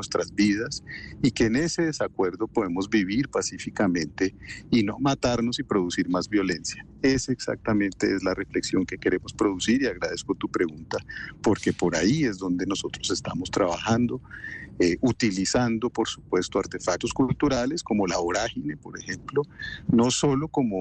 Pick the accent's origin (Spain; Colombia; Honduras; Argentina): Colombia; una violencia que yo creo que nos tiene hartos a todos y a todas como colombianos